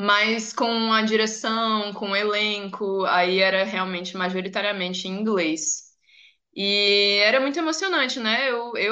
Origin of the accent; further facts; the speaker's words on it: Brasília, Federal District, Brazil; Eu sou de Brasília